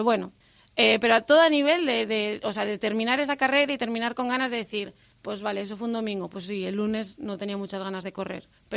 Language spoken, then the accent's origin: Spanish; Otero de Toral de los Vados, Castile and León, Spain; Bueno, pertenezco sí a Toral de los Vados, pero soy de Otero de Toral de los Vados.